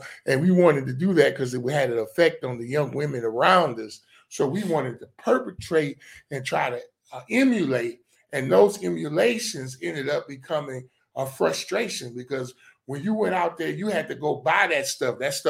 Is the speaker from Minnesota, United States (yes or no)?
no; Detroit, Michigan, United States; when I grew up in Detroit, it was always about keeping your fronts up.